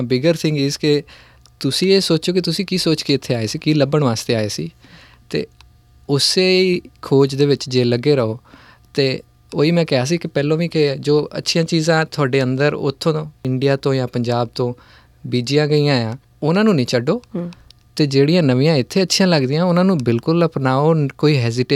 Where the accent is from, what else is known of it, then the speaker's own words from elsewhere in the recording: Bhakharpura, Punjab, India; 2 ਸਾਲ ਪਹਿਲਾਂ ਮੈਂ ਆਪਣੇ ਪਿੰਡ ਗਿਆ ਸੀ, ਸਾਡਾ ਪਿੰਡ ਹੈ ਭਾਖਰਪੁਰਾ ਬਟਾਲੇ ਔਰ ਅੰਮ੍ਰਿਤਸਰ ਦੇ ਵਿੱਚ